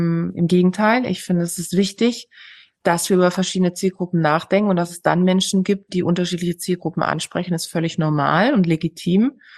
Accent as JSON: {"language": "German", "town": "Karlsruhe", "region": "Baden-Württemberg", "country": "Germany", "tie": "born or raised there", "said": "Also ich bin aufgewachsen im wunderschönen Karlsruhe. Es ist eine Stadt in Baden-Württemberg und es ist auch die Stadt des Rechts."}